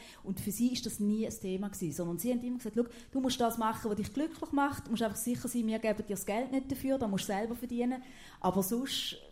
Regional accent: Thurgau, Switzerland; Also ich bin relativ nahe an der Grenze aufgewachsen. Und Konstanz ist ja für uns Thurgauer also das Paradies.

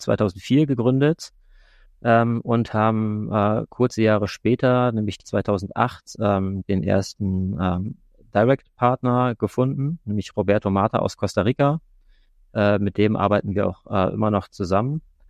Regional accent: Northern Germany, Germany; Ich bin hier in Norddeutschland aufgewachsen.

